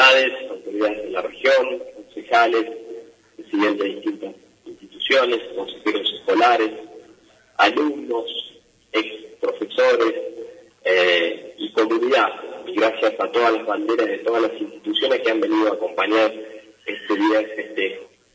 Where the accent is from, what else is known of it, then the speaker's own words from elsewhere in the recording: Argentina; que tenemos el honor como argentinos de decir que la radarización meteorológica la hacen argentinos